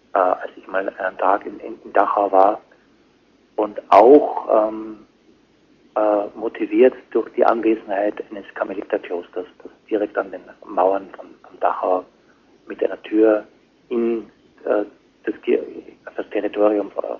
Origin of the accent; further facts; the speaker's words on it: Austria; ich sage es eben auch gerade bewusst als Österreicher, wo das leicht anders ist